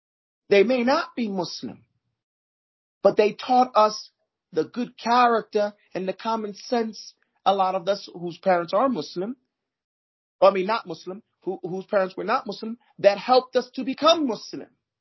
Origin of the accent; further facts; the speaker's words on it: Brooklyn, New York, United States; also born or lived in Missouri; But that's only because I grew up in Brooklyn. And I lived in Missouri at the time.